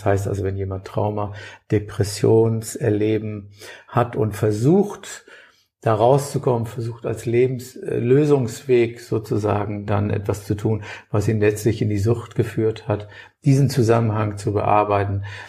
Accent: Hamburg, Germany; Und das Wort Gezeiten liegt mir als Hamburger nahe

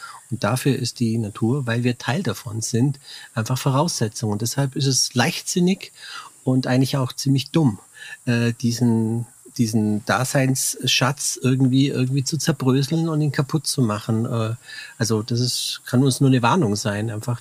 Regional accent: Memmingen, Bavaria, Germany; Ich komme aus Memmingen, also da war noch Entdeckungsraum auch in der Siedlung.

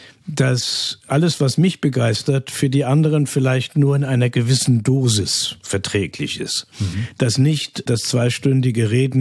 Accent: Kiel, Schleswig-Holstein, Germany; born there; Ich komme ursprünglich aus Kiel. Ich bin in Kiel in Schleswig-Holstein geboren. Meine Eltern waren allerdings, meine Mutter aus Schleswig-Holstein, aber mein Vater war aus Siebenbürgen.

